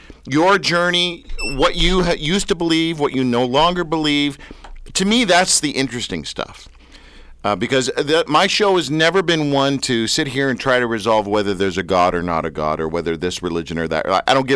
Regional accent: Canada; I'm not sucking up because I'm nice or because I'm Canadian.

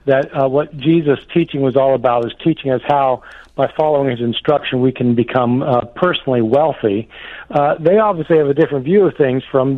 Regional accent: North Carolina, United States; I'm from North Carolina.

